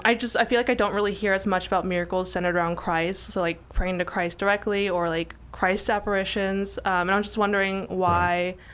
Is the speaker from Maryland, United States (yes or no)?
yes; Maryland, United States; I'm actually from Maryland. We just say D.C. area because no one else really cares about Maryland.